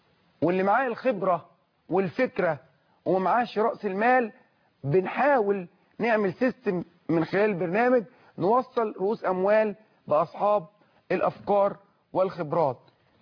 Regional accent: Egypt; يبني بلدنا مصر الغاليه

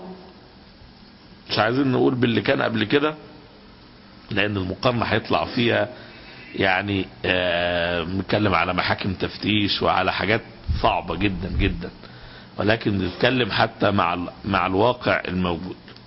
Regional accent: Egypt; احنا عندنا في مصر

